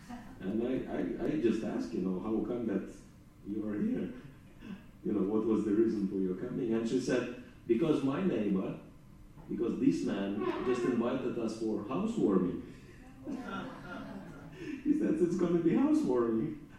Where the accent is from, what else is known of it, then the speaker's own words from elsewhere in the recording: Russia; English is a second language; now in United Kingdom; I said, yeah, originally I'm from Russia.